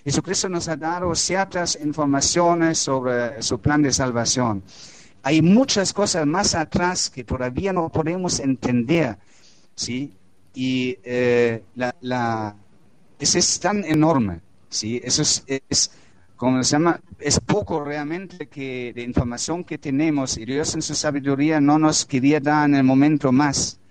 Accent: Germany; Spanish is a second language; Yo como alemán, educado con la teoría de evolución, con la tecnología, la ciencia y todas esas cosas.

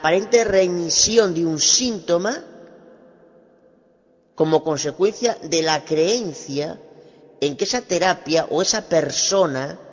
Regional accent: Galicia, Spain; Soy abogada de Galicia, España

